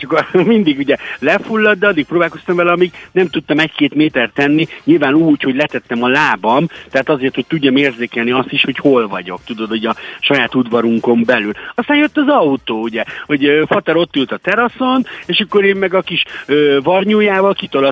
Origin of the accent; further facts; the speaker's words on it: Hont, Nógrád, Hungary; Tehát én Nógrád megyében Honton nőttem fel, és gyakorlatilag olyan irigylésre méltó volt az, hogy a srácok ott a kicsi faluba bicajoztak.